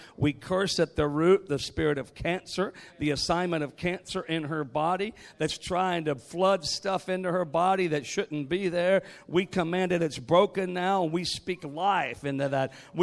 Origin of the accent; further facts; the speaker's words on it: West Virginia, United States; we're both from the Western Virginia area, even though we live in Florida now.